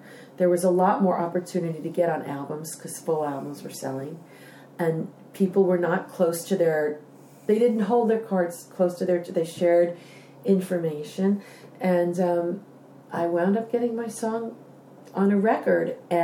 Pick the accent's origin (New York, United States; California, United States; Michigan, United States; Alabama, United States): New York, United States; Long Island; And I didn't live in Hollywood. I grew up on Long Island.